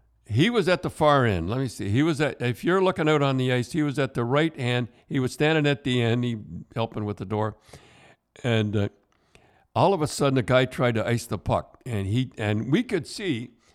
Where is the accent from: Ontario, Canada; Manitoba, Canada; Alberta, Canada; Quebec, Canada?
Ontario, Canada; Kingston; And I grew up in Kingston, was not far